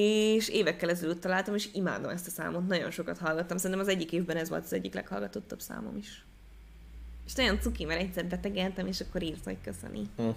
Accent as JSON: {"language": "Hungarian", "country": "Hungary", "said": "mert én is magyar vagyok"}